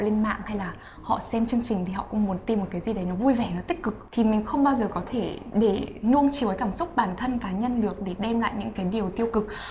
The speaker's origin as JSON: {"language": "Vietnamese", "town": "Vinh", "region": "Nghệ An", "country": "Vietnam", "tie": "born or raised there", "said": "làm cộng tác viên tại đài ở thành phố Vinh, ở quê em này."}